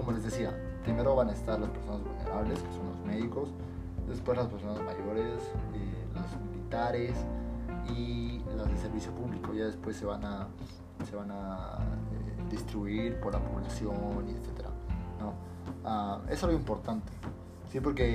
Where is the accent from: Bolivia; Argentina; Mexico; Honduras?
Bolivia; algo que pasó en mi país y que ya lo oficializaron hace unas horas atrás